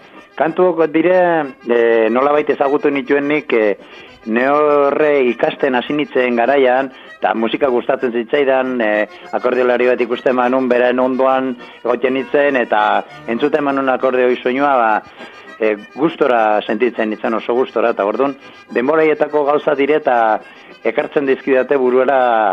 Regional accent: Arantza, Navarre, Spain; baina nire arantzako naiz, orduan.

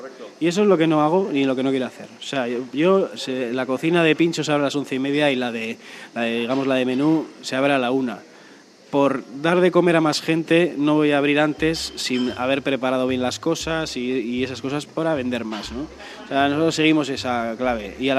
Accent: Oiartzun, Basque Country, Spain; Yo soy de Oiartzun

